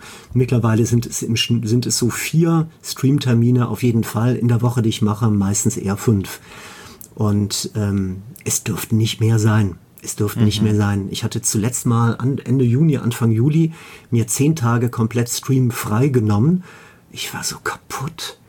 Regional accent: Mönchengladbach, North Rhine-Westphalia, Germany; Ich komme vom Niederrhein aus Mönchengladbach. Das sagt jetzt den meisten Leuten nichts.

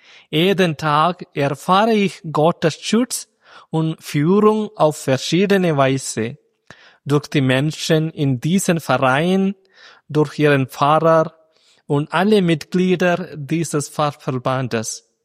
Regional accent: Kerala, India; German is a second language; now in Bayrischzell, Germany; In meiner Heimat Kerala, in Indien, gibt es keine 4 Jahreszeiten, nur Sommer- und Regenzeit.

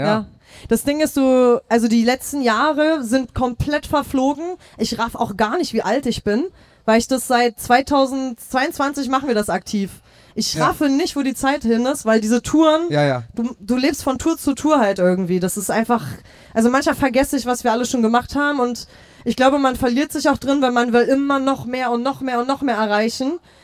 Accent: Berlin, Germany; ich bin Berlinerin, wir sind alle Berliner.

